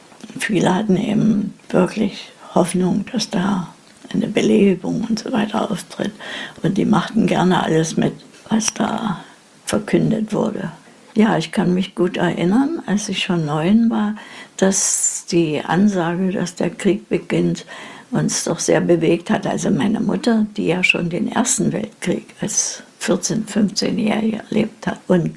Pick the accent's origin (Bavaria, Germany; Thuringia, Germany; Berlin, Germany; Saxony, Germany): Saxony, Germany; Dresden; also born or lived in Leipzig; Geboren bin ich am 6. Mai 1930 in Leipzig. Aufgewachsen bin ich in Dresden.